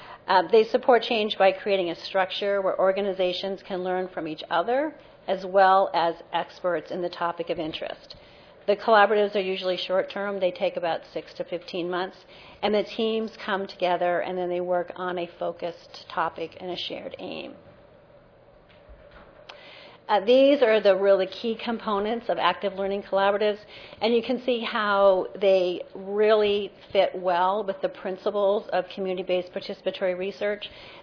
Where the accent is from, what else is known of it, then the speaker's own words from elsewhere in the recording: Vermont, United States; And then I come from Vermont